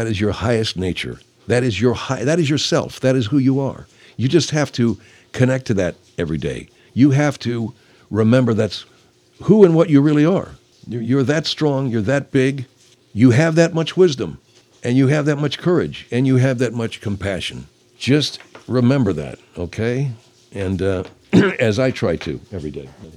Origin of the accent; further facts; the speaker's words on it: Arcadia, California, United States; Because a lot of folks, when I went to high school, I grew up in Arcadia, but most of my classmates were from Pasadena.